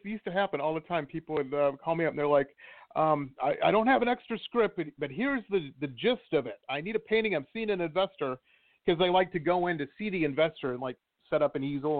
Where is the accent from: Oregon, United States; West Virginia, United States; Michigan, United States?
Michigan, United States; Detroit; I know some of my listeners are in from my hometown, Detroit, that's only a 6-hour drive.